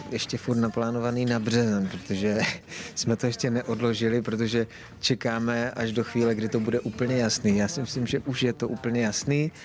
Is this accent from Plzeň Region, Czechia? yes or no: no; Frýdek-Místek, Moravian-Silesian Region, Czechia; Já jsem z Frýdku, ona je z Prahy